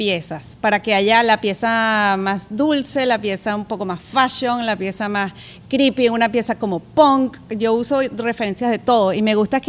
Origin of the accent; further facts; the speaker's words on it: Venezuela; moved away; yo vengo de Venezuela